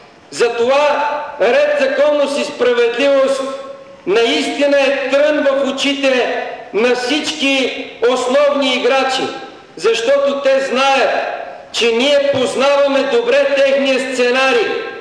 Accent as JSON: {"language": "Bulgarian", "region": "Blagoevgrad Province", "country": "Bulgaria", "tie": "born or raised there", "said": "Той е кандидат за народен представител в моя роден край, Пиринския."}